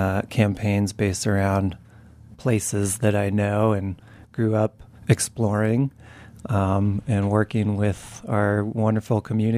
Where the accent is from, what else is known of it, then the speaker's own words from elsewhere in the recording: Glenwood Springs, Colorado, United States; I grew up here in the Valley in Glenwood, and my dad got me into camping at a young age